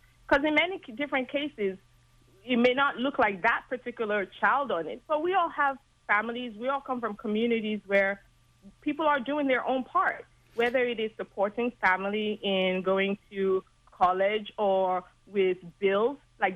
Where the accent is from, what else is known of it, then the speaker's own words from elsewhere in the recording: Nigeria; I'm a Yoruba person, I'm from Nigeria